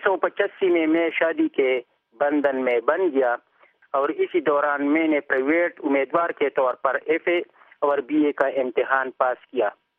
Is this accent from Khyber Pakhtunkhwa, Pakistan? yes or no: yes; Shakar Tangi, Khyber Pakhtunkhwa, Pakistan; میں گاؤں شکر تنگی علاقہ کاٹلنگ ضلع مردان کے پی کے کا رہنے والا ہوں. میں 1 اپریل 1963 کو اسی گاؤں میں پیدا ہوا.